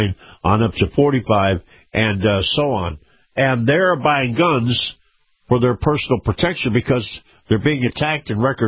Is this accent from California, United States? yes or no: no; Florida, United States; This is, I'm from Florida, and we want you to sell your products in our backyard